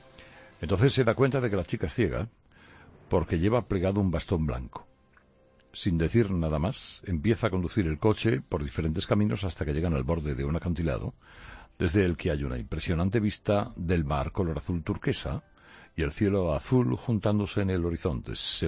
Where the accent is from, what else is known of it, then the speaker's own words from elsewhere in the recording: Spain; Soy de España.